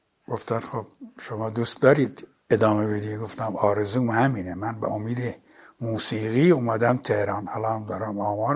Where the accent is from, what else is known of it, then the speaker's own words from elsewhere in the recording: Khuzestan, Iran; گفت بچه کجایی؟ گفتمش که خوزستانیم. گفت که سیستانی. گفتم نه خوزستانی.